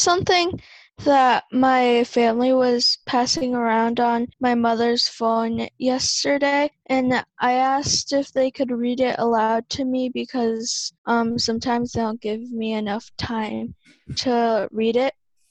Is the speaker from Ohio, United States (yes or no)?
no; Hudson, New York, United States; I am a student of MC Smith, and I am also from Hudson.